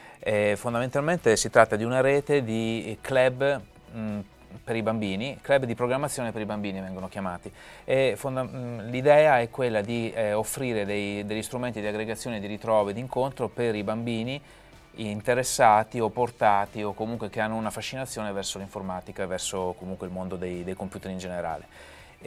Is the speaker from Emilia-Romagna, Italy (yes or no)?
yes; Ravenna, Emilia-Romagna, Italy; nelle piccole città, come nel mio caso io vengo da Ravenna